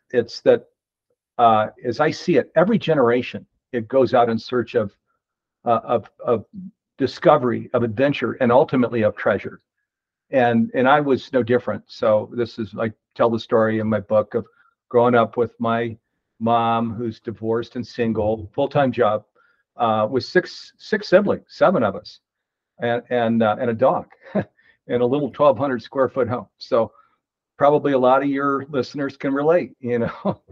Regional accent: East Coast, United States; moved away as an adult; After college, I did move out to Silicon Valley on the West Coast. I grew up on the East Coast

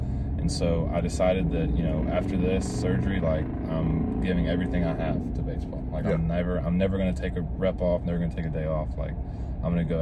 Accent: Hernando, Mississippi, United States; Yeah, so I grew up in Hernando, Mississippi, which is an hour north of Oxford.

